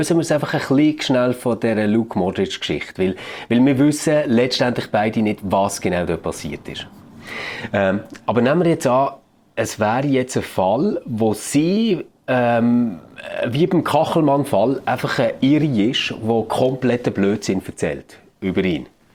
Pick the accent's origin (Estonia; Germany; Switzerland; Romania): Switzerland; oder bei uns in der Schweiz.